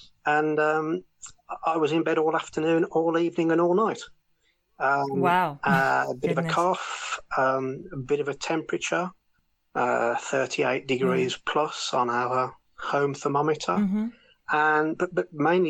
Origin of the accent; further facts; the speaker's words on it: Solihull, West Midlands, United Kingdom; moved away as an adult; now in Madrid, Spain; Well, I'm from Solihull in the West Midlands, which is not far from Birmingham. And I live in Madrid. And why do I live here? Well, my wife is Spanish. And we met in the UK and we moved over here 13 years ago.